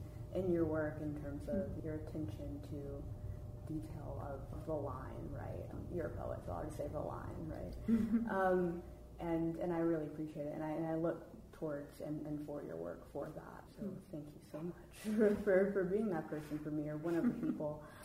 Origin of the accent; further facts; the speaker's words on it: Virginia, United States; I myself grew up in Southwest Virginia and identify as an Appalachian writer whose work is heavily informed by the region.